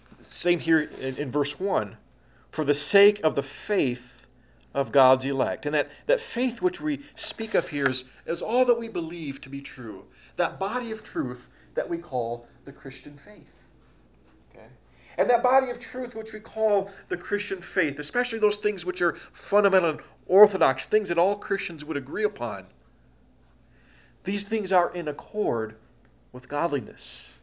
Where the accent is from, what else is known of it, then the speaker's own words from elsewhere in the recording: Houghton Lake, Michigan, United States; I'll tell you, my hometown up in Houghton Lake, up in northern Michigan, is a lot like the island of Crete, actually.